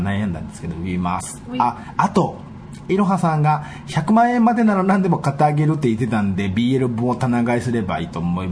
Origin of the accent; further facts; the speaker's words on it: Osaka, Japan; 大阪人なので大阪に行く帰る、